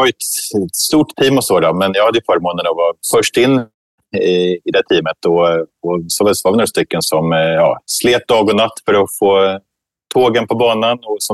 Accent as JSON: {"language": "Swedish", "town": "Lindesberg", "region": "Örebro County", "country": "Sweden", "tie": "born or raised there", "lives_now": "Stockholm, Sweden", "said": "jag växte upp i Västmanland, i Lindesberg, men bor nu för tiden i Stockholm."}